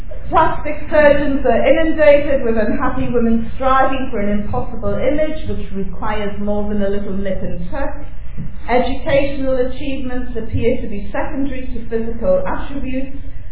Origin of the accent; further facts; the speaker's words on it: Newcastle, North East England, United Kingdom; I come from Newcastle, and if a woman did that up in Newcastle, she'd probably end up being battered and put in the casualty ward.